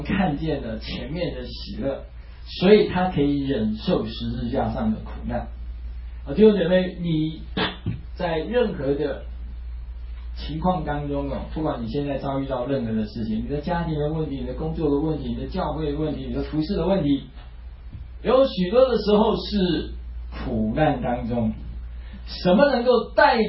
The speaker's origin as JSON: {"language": "Chinese", "country": "Taiwan", "said": "我们台湾人啊，就是很多都是爱在心里口难开啊，"}